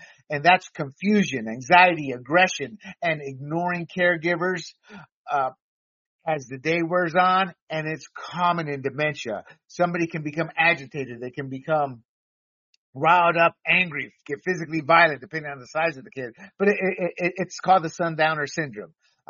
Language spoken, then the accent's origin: English; North Carolina, United States; also born or lived in Panama; And I come from the South. After we moved from Panama, we moved to North Carolina.